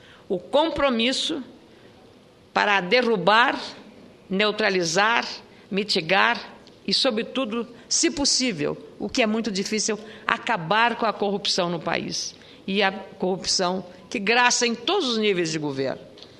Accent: Lagoa Vermelha, Rio Grande do Sul, Brazil; no sábado em Lagoa Vermelha, na minha terra, 1.000 pessoas estavam lá.

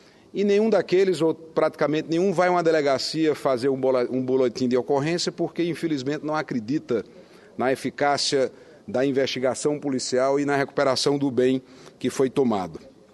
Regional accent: Campina Grande, Paraíba, Brazil; born there; Campina Grande, cidade onde fui prefeito 3 vezes, onde nasci, onde tenho as minhas mais fortes raízes telúricas fincadas.

